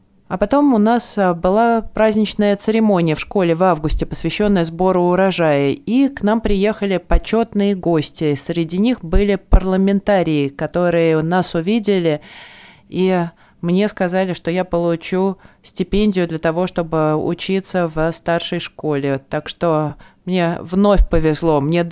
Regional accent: Kenya; я родилась и выросла в Кении

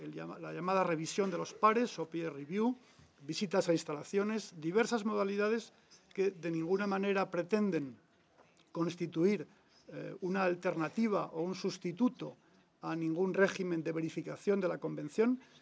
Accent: Spain; en este momento casi desde mi capacidad nacional como español

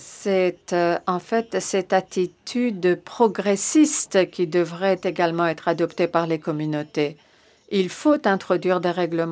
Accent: Chile; Moi, je viens du Chili.

